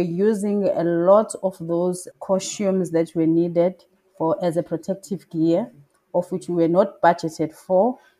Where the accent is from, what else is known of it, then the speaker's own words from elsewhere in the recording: Durban, KwaZulu-Natal, South Africa; I am originally from Durban.